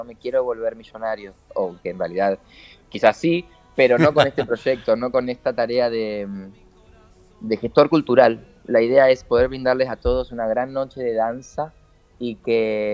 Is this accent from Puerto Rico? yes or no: no; Lanús, Buenos Aires Province, Argentina; Porque yo soy de Lanús, viví toda mi vida en Lanús. Ahora está bien, recorro el mundo, pero el barrio siempre está en uno.